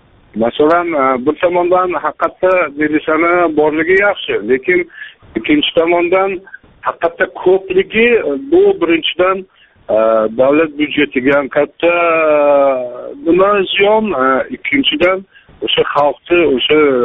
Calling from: Tashkent, Uzbekistan; Toshkentdanman.

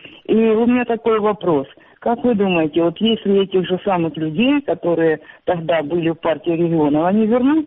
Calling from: Shchastia, Luhansk Oblast, Ukraine; Здравствуйте, я со Счастья. Я сейчас уже на пенсии

